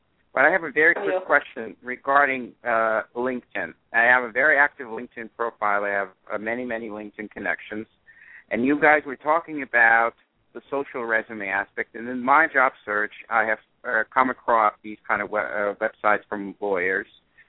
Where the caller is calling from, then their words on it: New York, United States; I am calling from New York.